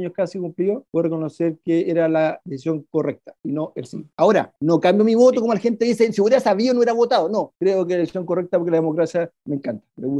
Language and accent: Spanish; San Bernardo, Santiago Metropolitan, Chile; Yo fui a San Bernardo, que era mi zona, yo soy de San Bernardino, nací y criado hasta el año 85 ya.